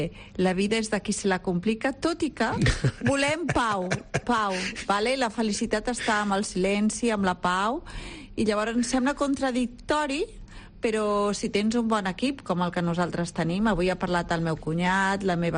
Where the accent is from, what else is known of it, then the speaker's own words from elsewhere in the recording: Martinet de la Cerdanya, Catalonia, Spain; jo sóc de Martinet de la Cerdanya i vaig tots els dimecres i tots els dijous, i per tant no sóc andorrana